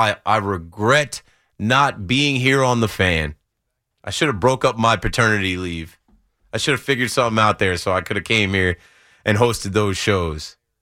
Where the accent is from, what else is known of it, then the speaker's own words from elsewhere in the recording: New Jersey, United States; I'm from New Jersey.